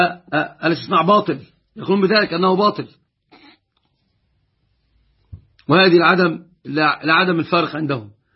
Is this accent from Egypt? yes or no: yes; Egypt; طبعا هذه المسألة مسببة أزمة عندنا في مصر، وهي بيع الشقق قبل أن تبنى.